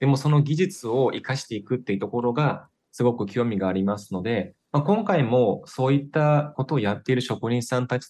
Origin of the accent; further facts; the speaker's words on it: Turkey; first language Turkish; Japanese is a second language; 母国語はトルコ語ですので、まあ、日本語はちょっと後で勉強したっていう感じですね